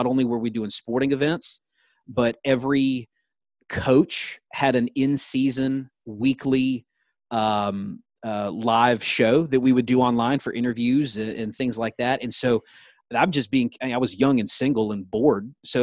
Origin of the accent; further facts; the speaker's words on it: Atlanta, Georgia, United States; I grew up in Atlanta, loved watching Braves games and listening to their announcers.